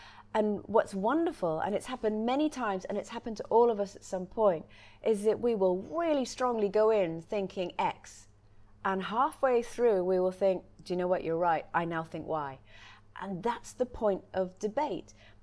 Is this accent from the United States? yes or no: no; Trinidad & Tobago; also born or lived in Glasgow; I grew up in Trinidad and Tobago on a sugar plantation, which is not something that a girl from Glasgow normally does.